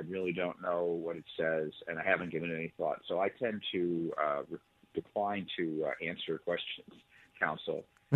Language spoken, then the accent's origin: English; Calumet City, Illinois, United States; I always usually add that I grew up in Calumet City, right across the border from Indiana